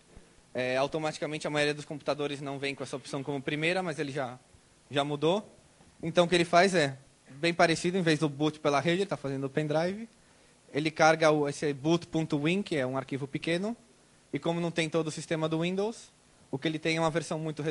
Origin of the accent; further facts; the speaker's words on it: Brazil; Como eu sou brasileiro, eu ia contar uma piada de português, mas é melhor não.